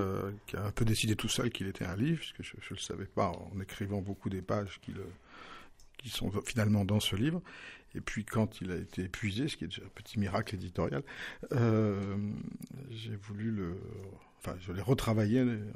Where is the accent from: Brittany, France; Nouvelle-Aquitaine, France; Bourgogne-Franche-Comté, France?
Bourgogne-Franche-Comté, France; Nevers; born there; Je travaille de temps en temps et je suis né à Nevers.